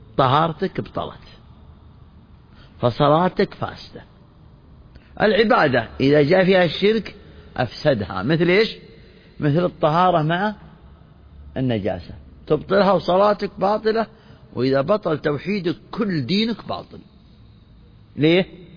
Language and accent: Arabic; Saudi Arabia; بلادنا المملكة العربية السعودية قامت على لا إله إلا الله محمد رسول الله، ولذلك أساس تأسيسنا واعتزازنا أن غايتنا واضحة في رايتنا